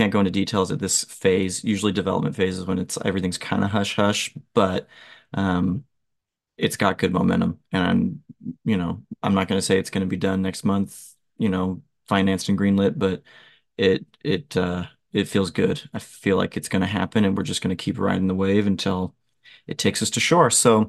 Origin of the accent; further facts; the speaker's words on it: Ohio, United States; I mean, I'm from Ohio, which people have this perception of Ohio that like there's nothing there.